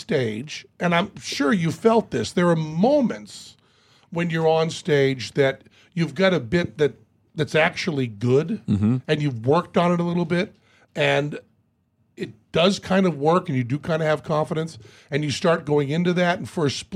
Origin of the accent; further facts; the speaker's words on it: United States; I'm an American.